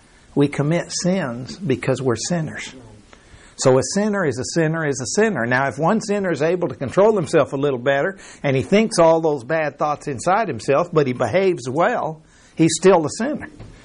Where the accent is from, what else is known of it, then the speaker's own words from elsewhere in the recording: Mexico; Where I grew up in Mexico, they had areas where the speed limit said 10 kilometers per hour.